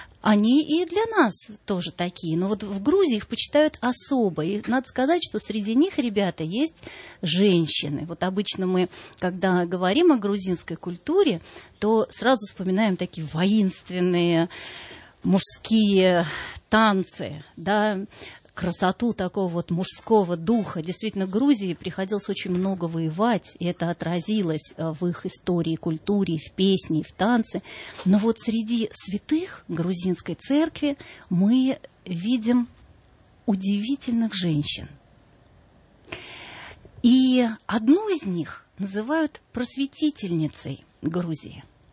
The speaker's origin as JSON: {"language": "Russian", "region": "Moscow", "country": "Russia", "said": "Мы говорили: мы из России, мы из Москвы."}